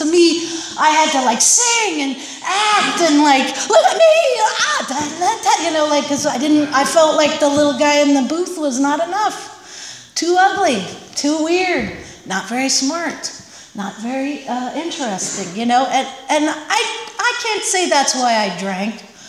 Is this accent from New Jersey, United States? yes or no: no; Santa Barbara, California, United States; I grew up in Santa Barbara in surf culture, and my dad surfed, and I have a lot of joyful memories of my childhood